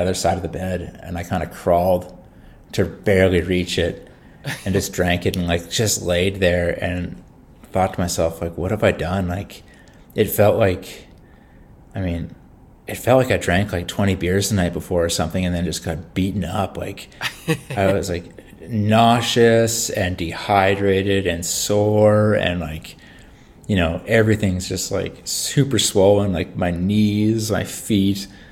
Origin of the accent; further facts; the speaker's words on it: Regina, Saskatchewan, Canada; So I grew up in the prairies in Saskatchewan. In Canada. Mm-hmm. My hometown was Regina, Saskatchewan.